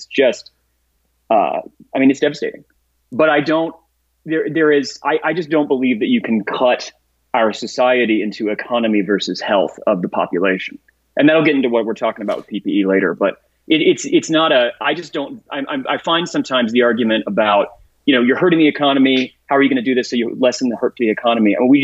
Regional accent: Kansas City, Kansas, United States; I grew up in Kansas City, and I love where I'm from, but I wouldn't run away from home because I would tell my parents after I left. But once I got a driver's license, in Kansas, I would just drive.

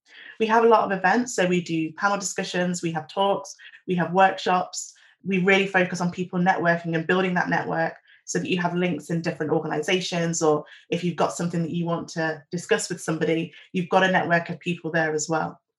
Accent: Nottingham, East Midlands, United Kingdom; when I was growing up in Nottingham, it was actually my dad's company.

